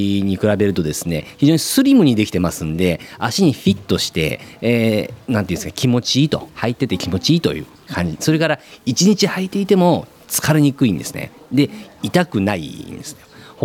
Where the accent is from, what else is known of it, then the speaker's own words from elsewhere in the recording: Mie, Japan; born there; now in Gyoda, Japan; いや、生まれはですね、三重です。